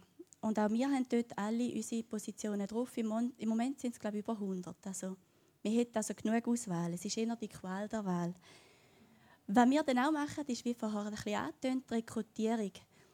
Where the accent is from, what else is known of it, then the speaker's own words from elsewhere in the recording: St. Gallen, Switzerland; auch wenn ich vom Ostblock von der Schweiz komme. Ich bin ursprünglich aus St. Gallen, gehe jetzt aber zu Winterthur arbeiten, wohne in Zweifelden, also bin ich hier im Thurgau und Zürich-Biet unterwegs.